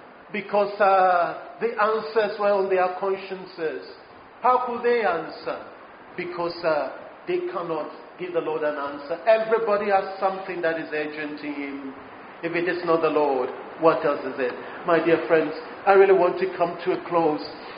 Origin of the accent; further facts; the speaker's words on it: Ghana; I was too small to go there. So us, because I'm a Ghanaian.